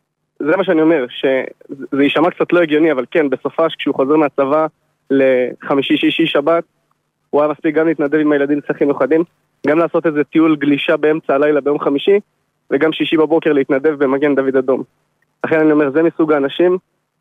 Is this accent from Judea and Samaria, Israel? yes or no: yes; Beit El, Judea and Samaria, Israel; גדלנו ביחד בבית אל, הוא שכונה מעליי. למדנו ביחד גם בבית אל בבית ספר היסודי.